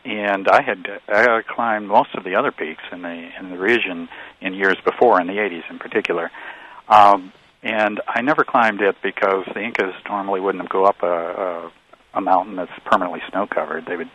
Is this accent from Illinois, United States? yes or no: yes; New Lenox, Illinois, United States; also born or lived in Joliet; Yes, I was born in Joliet and raised in a little town about 4 miles away from there called New Lenox.